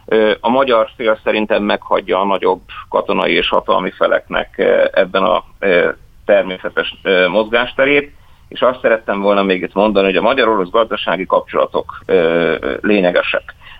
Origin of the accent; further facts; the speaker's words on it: Hungary; ugye mi magyarok vagyunk, és itt vagyunk, ez egy geopolitikai térben, itt vagyunk.